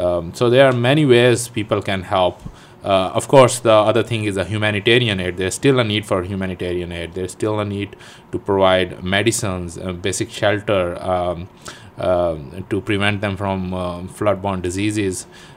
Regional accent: Pakistan; moved away as an adult; now in United States; I've been living here for 10 years. I came in 2000. I'm originally a doctor of veterinary medicine from Pakistan.

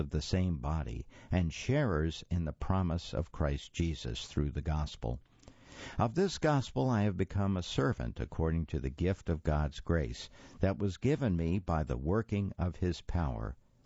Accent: Tarpon Springs, Florida, United States; I grew up near Tarpon Springs, Florida.

